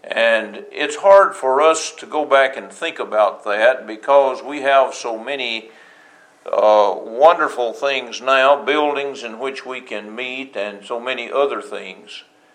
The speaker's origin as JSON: {"language": "English", "region": "Tennessee", "country": "United States", "tie": "born or raised there", "said": "I grew up in Middle Tennessee"}